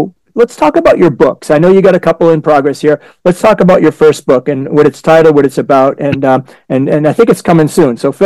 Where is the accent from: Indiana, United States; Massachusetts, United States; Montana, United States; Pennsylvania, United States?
Massachusetts, United States; Framingham; I'm from Framingham, Mass.